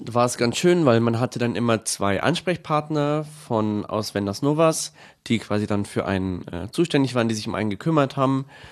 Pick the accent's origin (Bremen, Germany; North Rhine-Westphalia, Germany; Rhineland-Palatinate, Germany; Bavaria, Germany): Bavaria, Germany; Bad Tölz; ich bin 20 Jahre alt und komme aus Bad Tölz